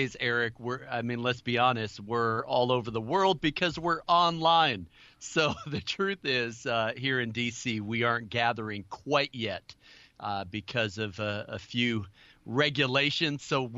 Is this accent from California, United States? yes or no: no; Chicago, Illinois, United States; also born or lived in Minneapolis; now in Capitol Hill, United States; I was born in Minneapolis, grew up in the Chicago area, so I'm a Midwestern person by history. But we've lived on Capitol Hill now for 25 years.